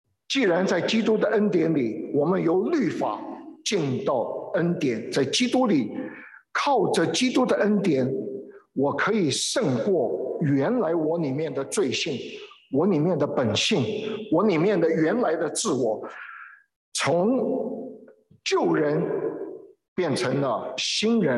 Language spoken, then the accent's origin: Chinese; Shandong, China; 我是山东人，师母是广东人